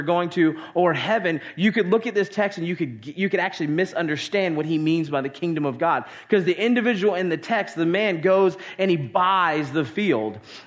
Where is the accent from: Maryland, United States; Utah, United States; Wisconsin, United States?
Maryland, United States; I grew up right outside of Baltimore, Maryland, and Camden Yards was the park that I saw being built